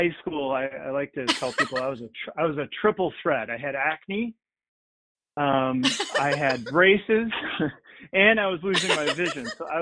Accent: Dubuque, Iowa, United States; moved away as an adult; now in Arlington, United States; I'm from Iowa, Dubuque, Iowa. I was born and raised in Iowa, proud Iowan. Went to school at the University of Iowa.

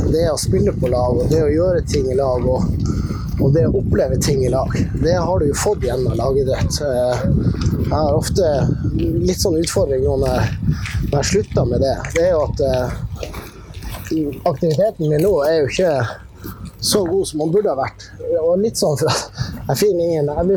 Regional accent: Tromsø, Troms, Norway; Jeg vokste opp I Tromsø.

